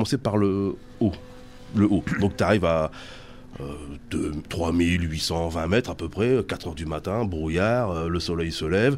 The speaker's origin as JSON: {"language": "French", "country": "France", "said": "mais je suis français"}